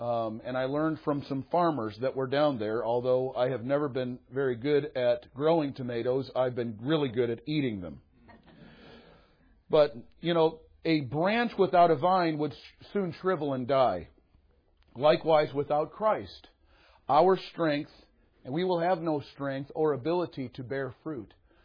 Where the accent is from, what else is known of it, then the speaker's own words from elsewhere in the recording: East Detroit, Michigan, United States; I was born and raised in East Detroit, Michigan.